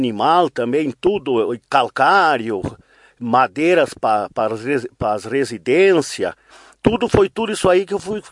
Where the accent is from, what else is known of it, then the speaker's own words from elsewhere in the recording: Cacique Doble, Rio Grande do Sul, Brazil; born there; Eu nasci em Cacique Dobre.